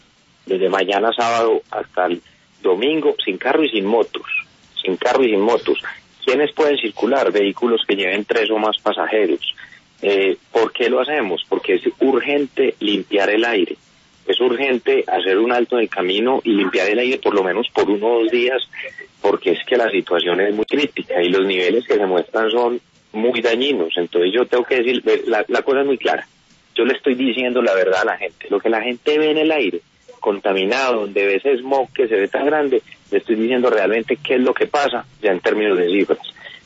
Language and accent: Spanish; Colombia; Y ahí estamos listos como colombianos.